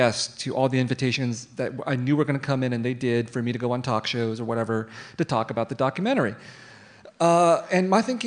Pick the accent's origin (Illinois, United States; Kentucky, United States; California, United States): California, United States; San Jose; I grew up in San Jose in a Vietnamese refugee community in the 1970s and 1980s